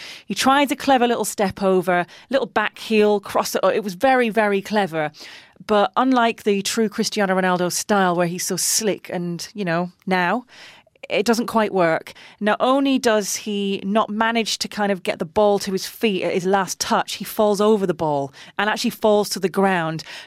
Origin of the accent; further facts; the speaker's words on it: Middlesbrough, North East England, United Kingdom; Middlesbrough, my hometown team, and of course Manchester United, because they are a big team.